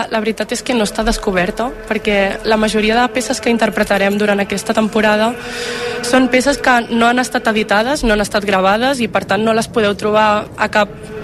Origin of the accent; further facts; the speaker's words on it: Mataró, Catalonia, Spain; De Mataró.